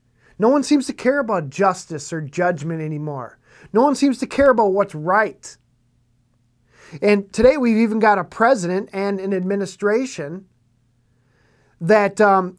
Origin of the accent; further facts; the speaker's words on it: Minnesota, United States; in my home state here in Minnesota